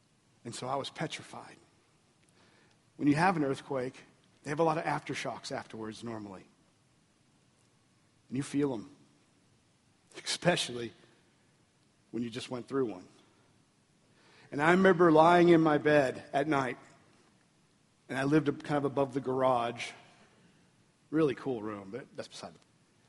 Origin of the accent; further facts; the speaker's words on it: the South, United States; You know, we're from the South. We're stubborn.